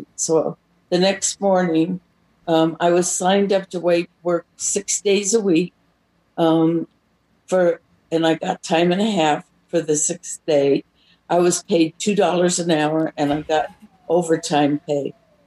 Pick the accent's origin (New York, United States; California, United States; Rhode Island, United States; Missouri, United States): California, United States; Long Beach; Well, I'm from Long Beach, California, and I went to what used to be Long Beach State College